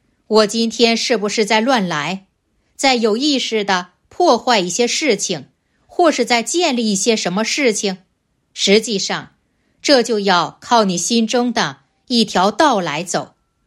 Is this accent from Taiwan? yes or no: no; China; 我们中国人年夜饭吃的都很多，